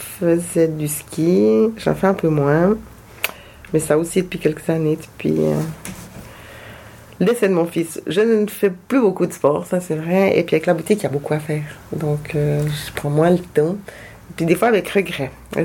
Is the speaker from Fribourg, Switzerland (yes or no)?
yes; Fribourg, Switzerland; Je viens de la Gruyère, donc, qu'est-ce qu'on mange ?